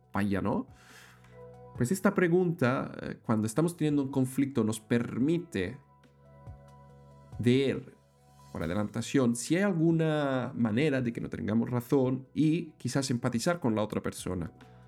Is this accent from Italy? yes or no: yes; Italy; Spanish is a second language; soy italiano